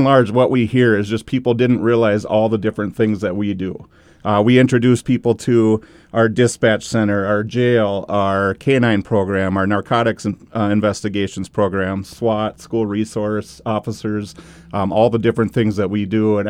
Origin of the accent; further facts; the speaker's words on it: Henning, Minnesota, United States; I grew up in Henning, graduated from Henning High School, went to NDSU and got my bachelor's degree in sociology.